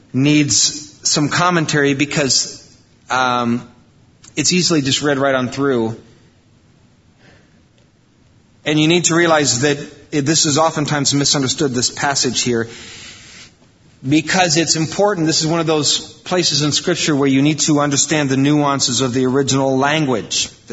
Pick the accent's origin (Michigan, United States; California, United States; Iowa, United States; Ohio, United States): Iowa, United States; I grew up in Iowa. I'm not proud of it. But I grew up in Iowa on a farm.